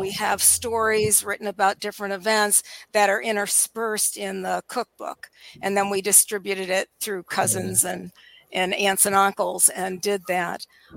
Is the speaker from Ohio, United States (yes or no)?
yes; Akron, Ohio, United States; now in Central Ohio, United States; And then I'm from Akron, Ohio